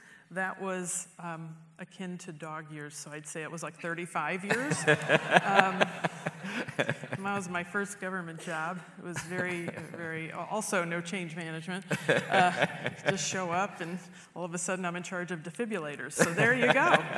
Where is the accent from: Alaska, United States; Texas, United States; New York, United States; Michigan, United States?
New York, United States; New York City; born there; also born or lived in Phoenix; Well, I was born in New York, New York City.